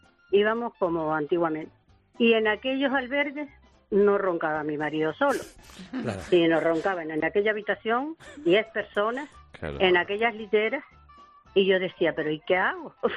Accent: Canary Islands, Spain; yo soy una canaria, como dice, como decimos, aplatanada.

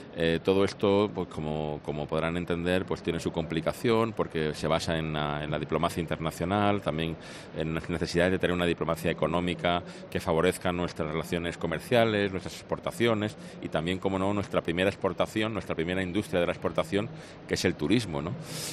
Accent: Andalusia, Spain; también tiene que ver con lo que somos como andaluces

